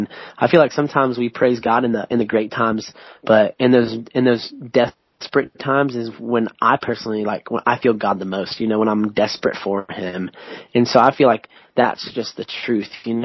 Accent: Florida, United States; we're from the South, you know, we're a bunch of Florida boys.

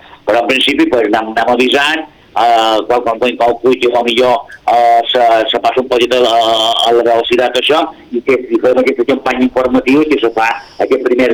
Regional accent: Pollença, Balearic Islands, Spain; la gent que ja som d'Impollença, més o manco

